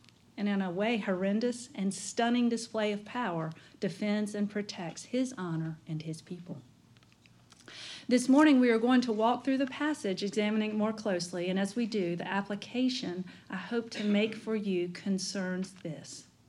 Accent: North Carolina, United States; since I'm from Eastern North Carolina, it'll be dreadful anyway.

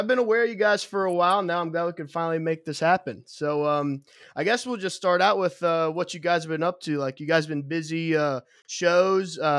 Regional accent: Cincinnati, Ohio, United States; I'm from Cincinnati, so I make my way down there every once in a while.

